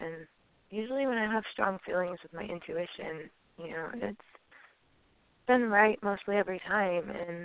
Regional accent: Washington, United States; I'm from Washington State.

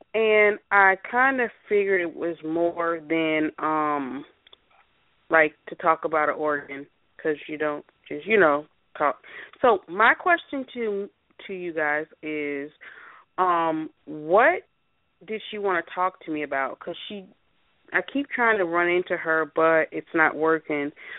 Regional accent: Florida, United States; I'm from Florida.

